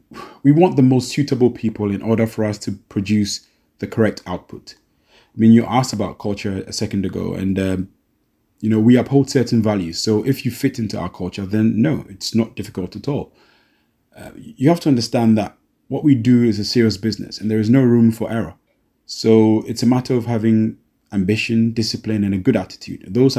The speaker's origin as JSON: {"language": "English", "country": "Ghana", "said": "I mean, I'm Ghanaian too."}